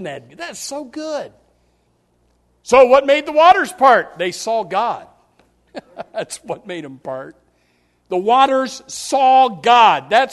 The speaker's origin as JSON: {"language": "English", "country": "United States", "said": "I can see, I can hear, I can walk, I can come to church, I'm an American."}